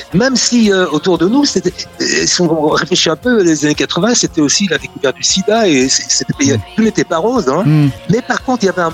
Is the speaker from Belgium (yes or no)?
yes; Brussels, Belgium; born there; ma maman est ukrainienne, mon papa était français, mais je suis né à Bruxelles, j'ai toujours un désattache très fort avec la Belgique. Et même si je voyage beaucoup, c'est quand même là que j'ai élevé mes enfants